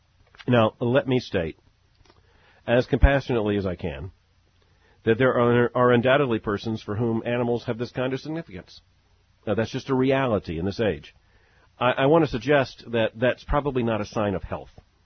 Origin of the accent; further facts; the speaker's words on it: Louisville, Kentucky, United States; Back in my hometown of Louisville, Kentucky, has my attention.